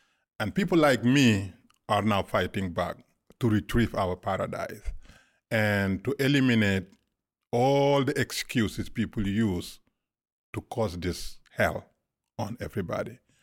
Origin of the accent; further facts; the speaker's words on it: Senegal; also born or lived in Gambia; I was born in Gambia, raised in Senegal, because Gambia and Senegal is one country